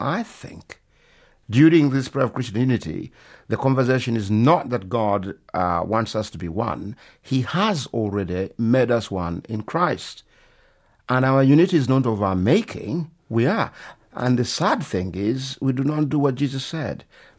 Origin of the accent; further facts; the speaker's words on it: Uganda; You see, I come from Uganda